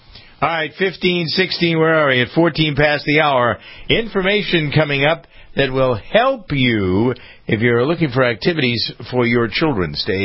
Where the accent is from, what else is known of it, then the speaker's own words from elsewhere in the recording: Framingham, Massachusetts, United States; In my hometown of Framingham, Massachusetts